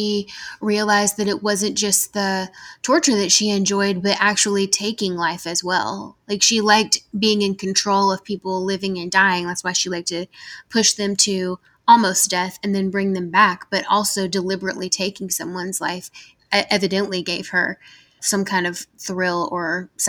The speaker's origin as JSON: {"language": "English", "region": "the South", "country": "United States", "accent": "Southern", "said": "I mean, I'm from the South. I'm sure that y'all can hear that in my voice. So it's always hot here"}